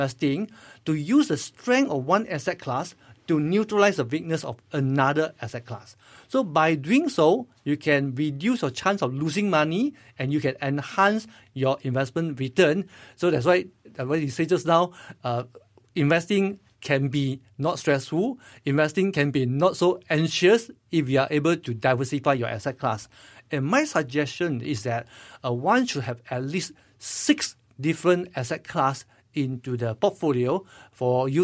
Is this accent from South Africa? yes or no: no; Malaysia; So, of course, since we are Malaysian, it's better that the investment is regulated by Security Commission or Bank Negara Malaysia.